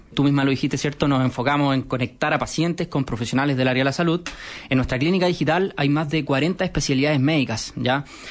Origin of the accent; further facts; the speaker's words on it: La Serena, Coquimbo, Chile; also born or lived in Viña del Mar; ambos fuimos criados en región. Él nació en Tocopilla. Yo nací en Viña del Mar y estudiamos el mismo colegio, ¿cierto?, en La Serena.